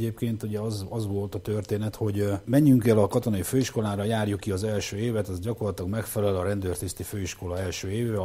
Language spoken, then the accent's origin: Hungarian; Hódmezővásárhely, Csongrád-Csanád, Hungary; én Vásárhelyről vagyok